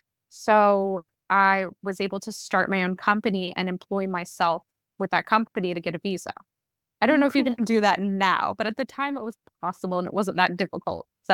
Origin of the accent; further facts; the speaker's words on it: Raleigh, North Carolina, United States; And then in 2017, I decided to move back to Raleigh. I'm from Raleigh.